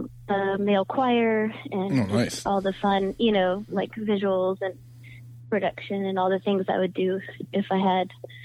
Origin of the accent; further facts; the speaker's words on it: Athens, Georgia, United States; Oh, my home state, which is Georgia.